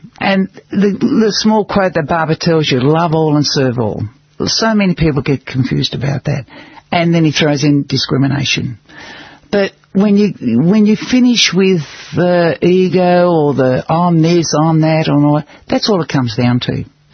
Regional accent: Australia; I'm Australian.

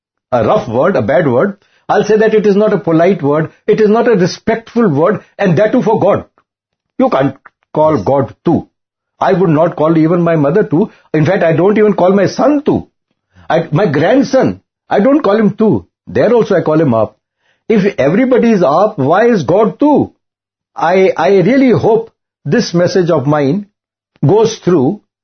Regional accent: Bangalore, Karnataka, India; I'm from Bangalore. Indranagar is a place not far from my place.

